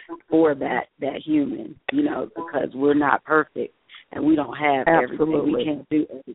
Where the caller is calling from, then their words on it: College Park, Georgia, United States; I was I'm calling from College Park, Georgia